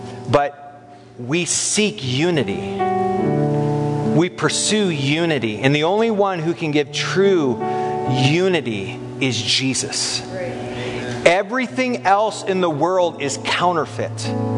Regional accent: United States; And I have privilege, no question, being an American.

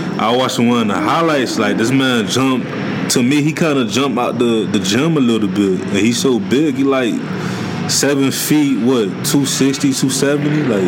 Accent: Miami, Florida, United States; Because me, I'm from Miami, so, like, we hardly see snow.

